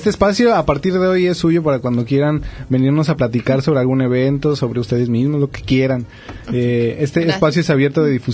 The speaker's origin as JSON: {"language": "Spanish", "region": "State of Mexico", "country": "Mexico", "said": "yo también soy del Estado de México y recuerdo que, no sé en qué momento de mi infancia, recuerdo un frío"}